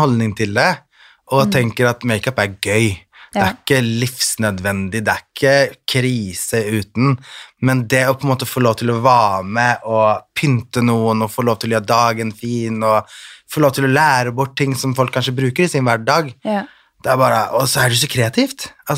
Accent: Sweden; jeg også får kjeft av venninnene mine, som ikke er vant til at jeg er svensk.

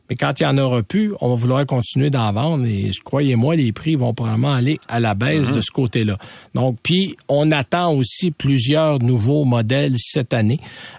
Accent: Quebec, Canada; Quand je dis chez nous, au Québec, au Canada, dépendamment des régions, un peu moins.

